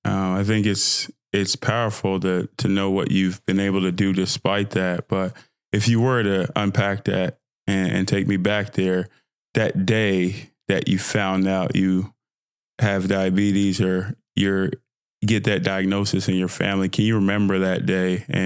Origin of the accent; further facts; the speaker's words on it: Nigeria; now in Dallas, United States; fine young brother from Dallas, Texas, by way of Nigeria, because I'm Nigerian.